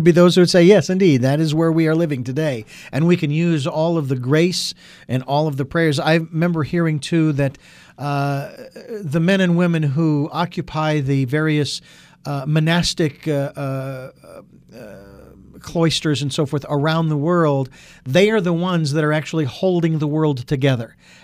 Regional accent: Phoenix, Arizona, United States; I was born and raised in Phoenix.

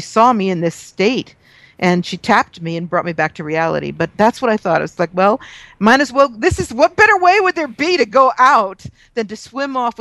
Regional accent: California, United States; because I'm a Californian and we're afraid of big white sharks.

